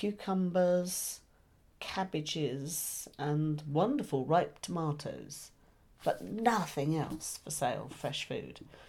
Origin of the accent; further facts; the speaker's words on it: Australia; of course I'm Australian, so I'm used to travelling these huge distances